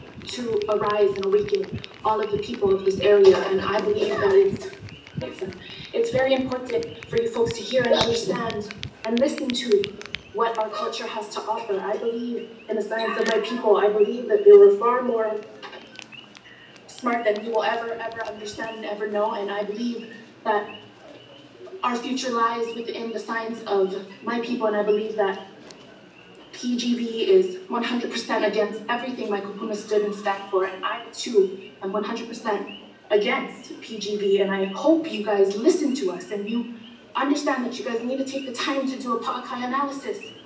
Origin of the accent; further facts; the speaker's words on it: Hawaii, United States; I am a Wahine Ma'oli. I am born and raised on the Big Island.